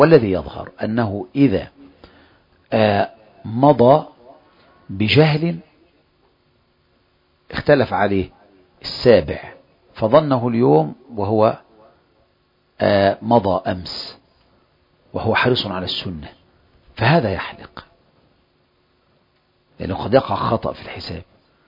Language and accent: Arabic; Egypt; أي امرأة ترى امرأة مثلا عندنا في مصر مثلا تثقب الأذن